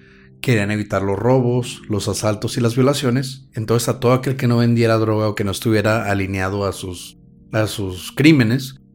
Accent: Chihuahua, Mexico; Chihuahua porque somos chihuahuenses.

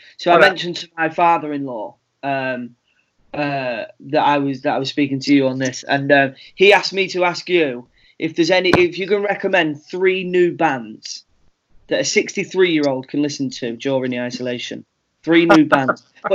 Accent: United Kingdom; I think it's amazing to see how us as the British have all come together

